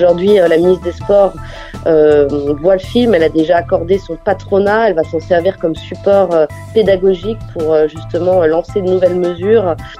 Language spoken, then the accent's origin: French; Val d'Isère, Auvergne-Rhône-Alpes, France; j'ai grandi à Val d'Isère, j'ai fait moi-même de la compétition.